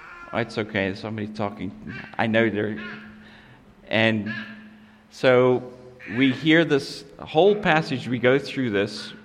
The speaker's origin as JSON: {"language": "English", "town": "Benoni", "region": "Gauteng", "country": "South Africa", "tie": "born or raised there", "said": "As Pastor said, I'm a South African. I was raised there and grew up there. And I grew up in a town called Benoni."}